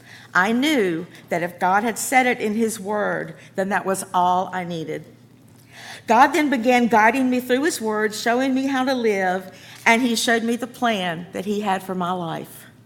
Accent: Murfreesboro, North Carolina, United States; on June the 3rd, 1963. I grew up in Murfreesboro.

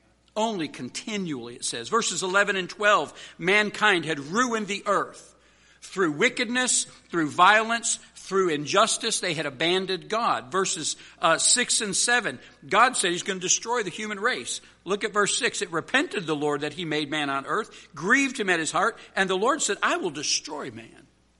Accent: Michigan, United States; I was from Michigan, so I've seen plenty of snow.

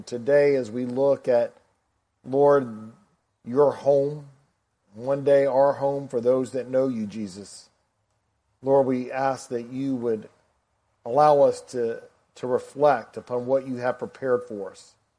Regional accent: the South, United States; accent: southern; now in California, United States; Because they can tell I'm not from California with a little bit of a southern accent.

